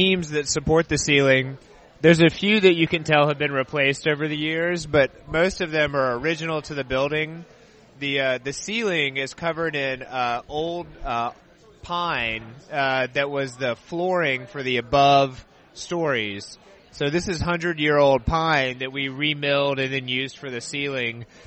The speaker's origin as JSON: {"language": "English", "town": "Memphis", "region": "Tennessee", "country": "United States", "tie": "born or raised there", "also_born_or_lived": "California", "said": "I was born and raised in Memphis and only lived in California for about 7 years."}